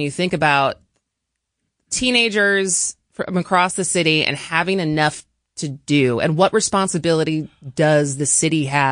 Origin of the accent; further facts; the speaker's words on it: Madison, Wisconsin, United States; I grew up in Madison.